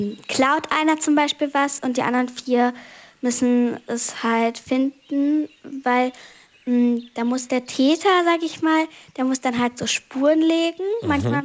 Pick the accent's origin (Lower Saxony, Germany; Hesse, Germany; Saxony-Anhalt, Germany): Lower Saxony, Germany; Wiekenberg; Ich komme aus Wiekenberg, das liegt im Landkreis Celle.